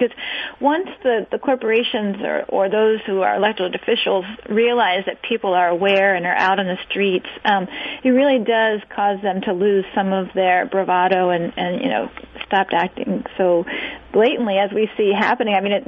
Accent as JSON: {"language": "English", "region": "Virginia", "country": "United States", "tie": "born or raised there", "said": "I grew up in Northern Virginia. I still have my T-shirt from that."}